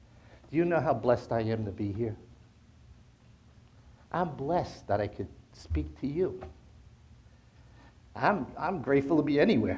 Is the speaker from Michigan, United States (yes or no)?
no; Jersey City, New Jersey, United States; I was born and raised in Jersey City.